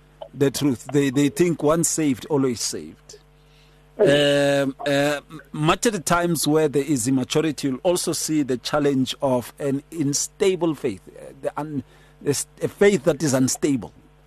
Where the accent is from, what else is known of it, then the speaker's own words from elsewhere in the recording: South Africa; born there; Ever since I was born here in South Africa